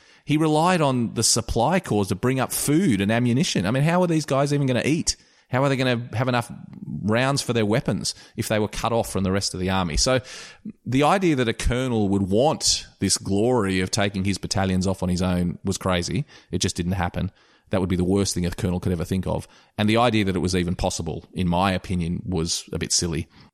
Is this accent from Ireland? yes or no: no; Australia; I'm an Australian